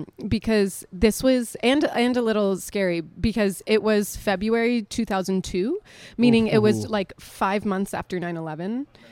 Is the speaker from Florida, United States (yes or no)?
no; Texas, United States; Yeah. So I'm from Texas. I'm from Ooh. Like a suburb of Dallas. Uh-huh. I grew up there at least from like 10 to, no, like 8 to when I left for college. So it's my hometown.